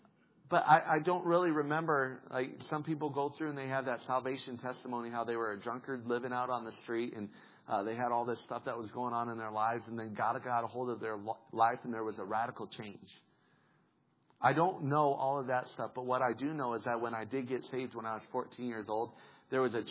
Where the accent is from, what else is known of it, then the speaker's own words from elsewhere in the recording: Colorado, United States; I grew up in Colorado. I'm a Broncos fan. I like the Broncos.